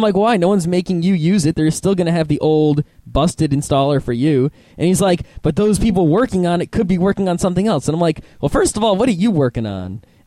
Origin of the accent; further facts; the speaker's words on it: Northeast, United States; So I'm from the Northeast United States